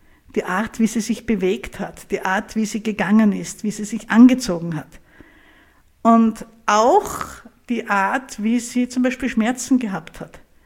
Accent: Graz, Styria, Austria; Ich bin in Graz aufgewachsen und es war im Straßenbild in Graz und in der Weststeiermark und in der Oststeiermark, wo ich oft mit meinen Eltern war

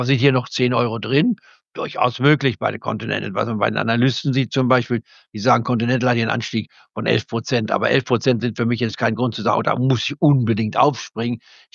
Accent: Goslar, Lower Saxony, Germany; Der aus Goslar kommt, aus meiner Heimatstadt, nicht wahr?

